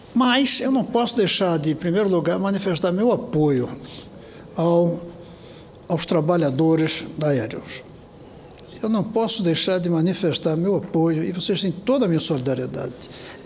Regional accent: Brasília, Federal District, Brazil; eu não posso deixar de dizer do constrangimento que eu sinto como brasiliense e como senador do Distrito Federal

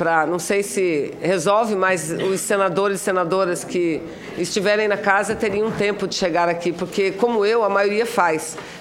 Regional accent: Amazonas, Brazil; lá no Amazonas nós temos o Boi Bumbá

